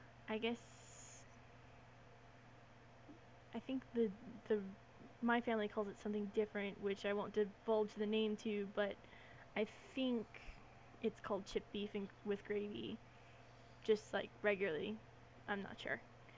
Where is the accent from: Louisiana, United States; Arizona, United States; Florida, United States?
Arizona, United States; I'm from Arizona, the small state just above Mexico that almost nobody knows about, I guess.